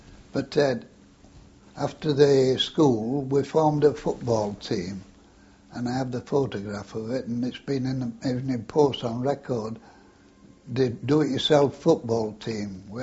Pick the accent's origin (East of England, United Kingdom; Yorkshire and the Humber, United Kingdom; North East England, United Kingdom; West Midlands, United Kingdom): Yorkshire and the Humber, United Kingdom; Leeds; born there; I was born in Leeds, near St. James's Hospital, Leeds, in 27th of June, 1896.